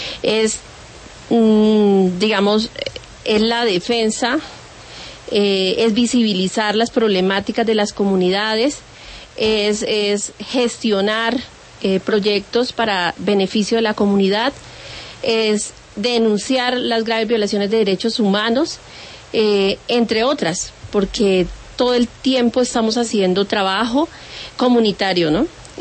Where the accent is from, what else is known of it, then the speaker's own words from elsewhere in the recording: Mapiripán, Meta, Colombia; nosotros como organización somos del municipio de Mapiripán, somos sobrevivientes de la masacre